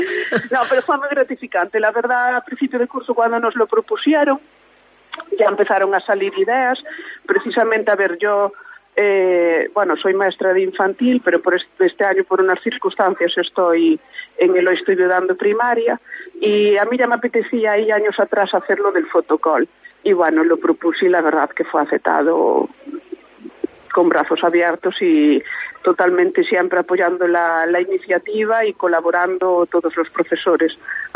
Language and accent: Spanish; Viveiro, Galicia, Spain; Ya no solamente para los que somos de Vivero